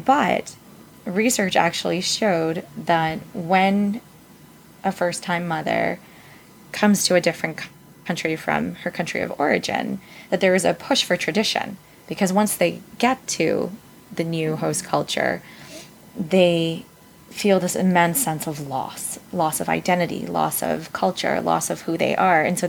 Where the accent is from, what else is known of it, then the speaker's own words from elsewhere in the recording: United States; I can understand the difficulty coming from a South Asian background and growing up in the United States